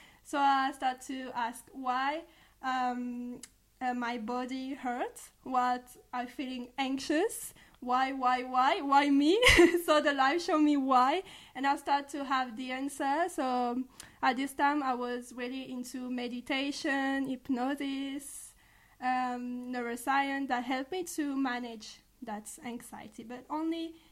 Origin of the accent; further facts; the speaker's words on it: France; English is a second language; So as you can notice, I'm from France, so this is for my accent.